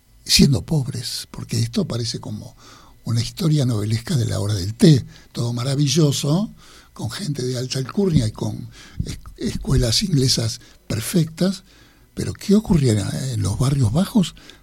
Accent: Argentina; Esa australidad nos da una característica particular, que esos somos los argentinos.

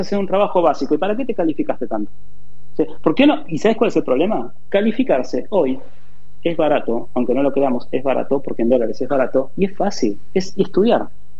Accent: Argentina; ¿Qué nos pasa a nosotros como argentinos cuando alguien te dice, che, lo hiciste mal?

